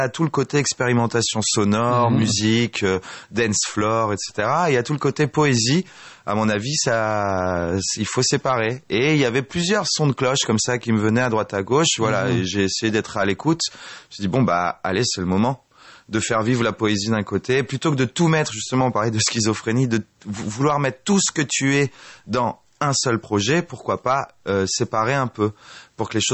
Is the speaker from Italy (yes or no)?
no; Grenoble, Auvergne-Rhône-Alpes, France; On organise une soirée, donc une release party à Grenoble, donc parce que je viens de Grenoble